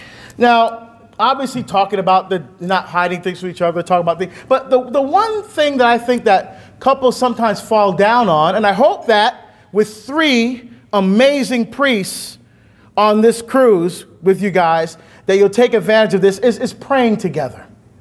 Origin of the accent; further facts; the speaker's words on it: New Jersey, United States; I was a Benedictine. I grew up in Jersey, right, around the Italians.